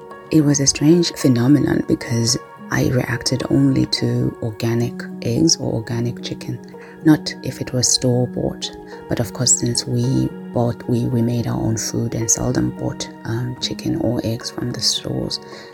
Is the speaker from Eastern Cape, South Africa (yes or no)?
yes; Mount Fletcher, Eastern Cape, South Africa; when I was maybe 6 or 7 years old, growing up in Mount Fletcher, Esmonyamin, which was a small village where my grandmother and my grandfather raised us.